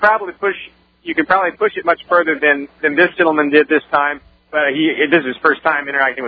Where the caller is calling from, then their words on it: Keene, New Hampshire, United States; I am calling you from the Freedom to Backpack event in Keene, New Hampshire.